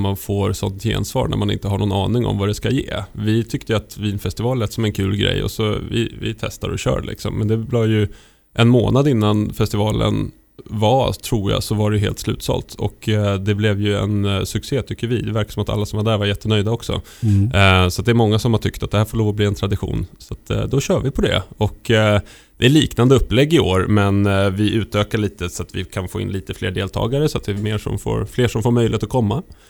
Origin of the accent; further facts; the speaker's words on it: Stockholm, Stockholm County, Sweden; Jag är ju från Stockholm annars.